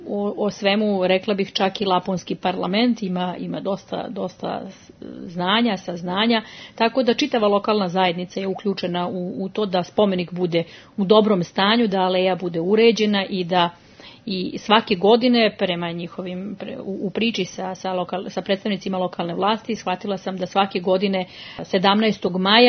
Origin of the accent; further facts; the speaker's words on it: Mačva District, Serbia; narodnu nošnju mačvanskog kraja, odakle sam ja rodom